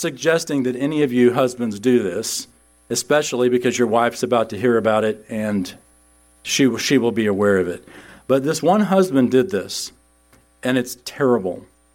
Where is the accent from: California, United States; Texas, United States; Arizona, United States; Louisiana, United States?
Texas, United States; San Antonio; Well, I grew up in San Antonio